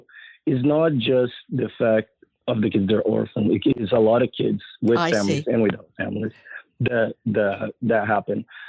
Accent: São Paulo, Brazil; I'm actually from Sao Paulo, but, you know, it's not very different than Rio.

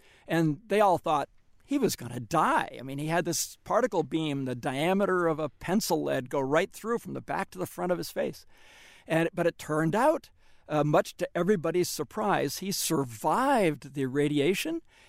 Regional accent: San Francisco, California, United States; So, for example, I'm from San Francisco

